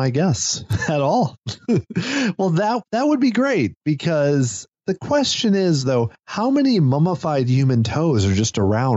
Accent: United States; And this is totally not a good way to approach the Yukon as someone from the U.S.

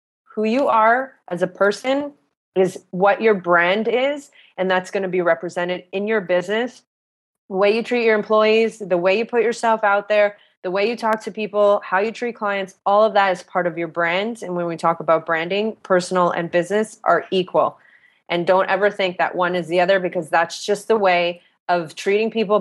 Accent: Toronto, Ontario, Canada; I'm from Toronto, and that's like one thing that's different from West Coast is like, I have to schedule everything.

